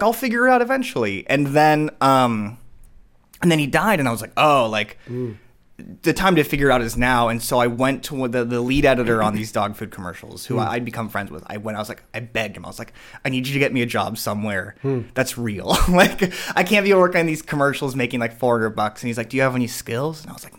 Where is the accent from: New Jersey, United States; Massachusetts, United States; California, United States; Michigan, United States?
California, United States; Los Angeles; I'm from Los Angeles, born and raised.